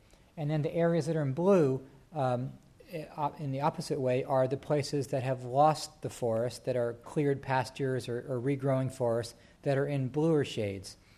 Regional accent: Maryland, United States; prairie dog towns the size of my home state of Maryland in the United States.

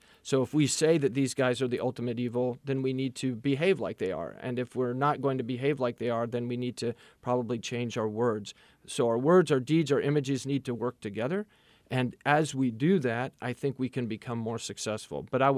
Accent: United States; Well, I'm an American enough to be optimistic

